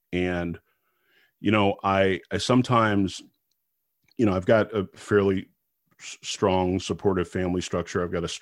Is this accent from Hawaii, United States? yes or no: no; Texas, United States; I grew up in Texas, and I spent time with my mom is a psychologist and was in school at University of Texas.